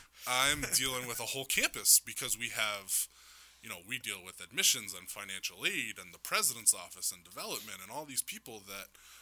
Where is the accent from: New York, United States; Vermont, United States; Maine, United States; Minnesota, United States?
Maine, United States; You know, I'm from Maine. If it's a 207 number, I'm going to call back.